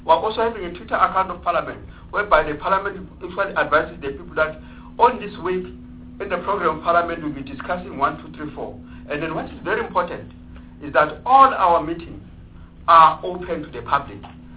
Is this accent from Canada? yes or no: no; Free State, South Africa; Take for myself, I'm from the Free State. I came with a list of the Free State into the National Assembly.